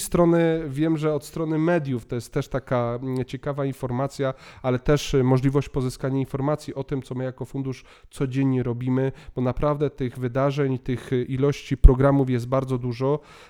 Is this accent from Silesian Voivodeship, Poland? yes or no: yes; Jeleśnia, Silesian Voivodeship, Poland; pochodzę z Żywiecczyzny, wywodzę się z gminy Jeleśnia, to jest moja rodzinna gmina i tam się wychowałem